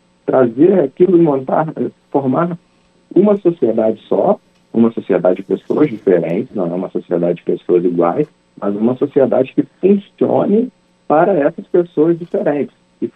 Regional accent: Minas Gerais, Brazil; also born or lived in Rio de Janeiro; porque eu era magistrado em Mato Grosso, mas eu sou de Minas Gerais, então já são três locais diferentes para conciliar. E ainda morei muito tempo no Rio de Janeiro também

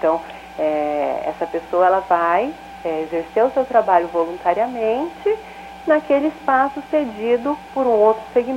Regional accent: São Paulo, Brazil; eu ingressei na magistratura no ano de 2004, e vim para o estado do Paraná, sou paulistana, vim de São Paulo para cá

